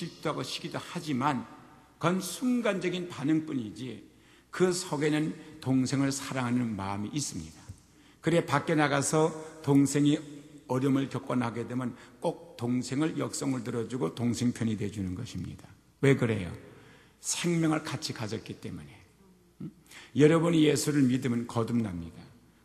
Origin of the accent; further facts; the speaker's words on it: South Korea; 나는 한국 사람이고 동양 사람이기 때문에